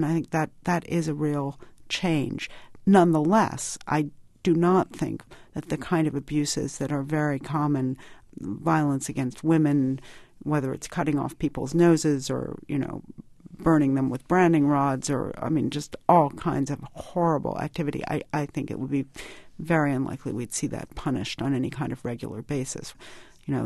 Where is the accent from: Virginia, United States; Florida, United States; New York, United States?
New York, United States; I'm a New Yorker